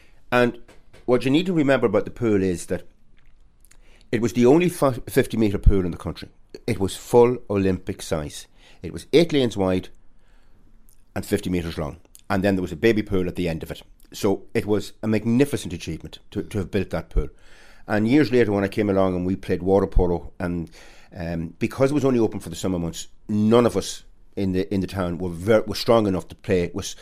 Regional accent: The Rocks, New South Wales, Australia; Now, I was from the Rocks, so I could walk to the place.

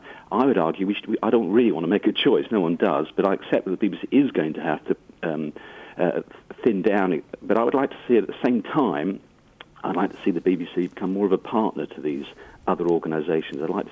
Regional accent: East of England, United Kingdom; When I was growing up in Bedfordshire, there was a local newspaper at the Biggleswick Chronicle and Anglia News and a bit of news from the TV, and that was it.

